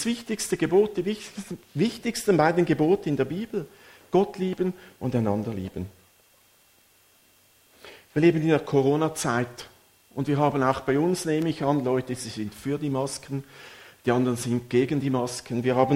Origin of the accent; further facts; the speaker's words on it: Switzerland; Bei uns in der Schweiz sind es vielleicht Blumen, die bringt man mit, vielleicht eher für die Frau im Haushalt.